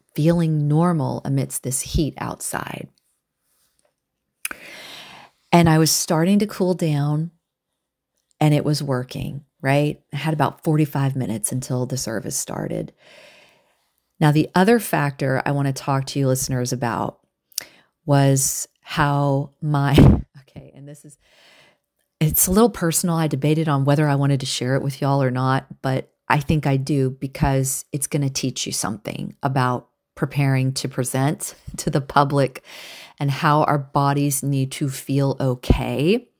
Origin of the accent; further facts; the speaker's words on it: Texas, United States; even though I'm from Texas, I was not ready for that.